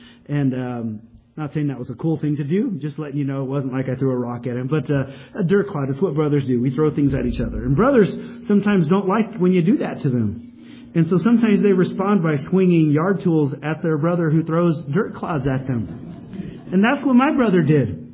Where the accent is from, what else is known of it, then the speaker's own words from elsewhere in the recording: San Diego, California, United States; I didn't grow up here in the high desert, but I grew up in San Diego.